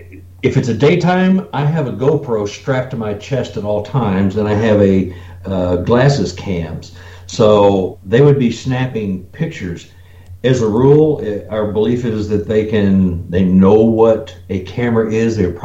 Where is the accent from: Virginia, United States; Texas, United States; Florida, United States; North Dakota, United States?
Texas, United States; Dallas; moved away as an adult; now in Kansas City, United States; I'm originally from Texas, Dallas, Texas. I'm a Texas boy. And I moved up to Kansas City in 1988, followed my now ex-wife up here, and decided to stay.